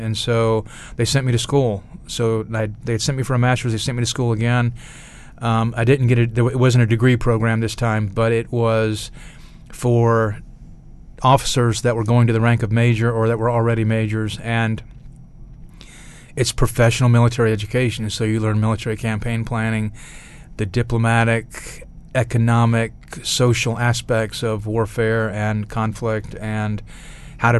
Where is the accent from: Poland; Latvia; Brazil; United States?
United States; the South; And so growing up in the South, I looked it up on the map, find out where it was